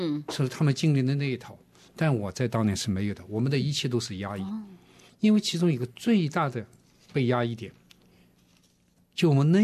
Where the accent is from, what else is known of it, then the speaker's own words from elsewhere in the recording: Jiangnan, China; 文革时期我是来自一个江南的小镇，我们家呢不是大户人家，但解放前也是小户人家